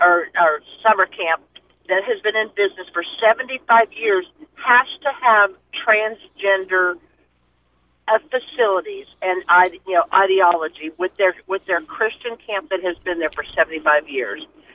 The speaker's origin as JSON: {"language": "English", "region": "Colorado", "country": "United States", "tie": "born or raised there", "said": "a story that I read today about my home state of Colorado"}